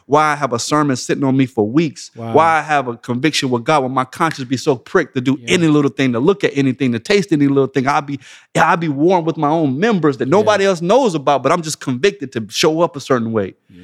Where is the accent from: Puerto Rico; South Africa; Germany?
South Africa; I was like, "Yep, I'm South African. I'm South African."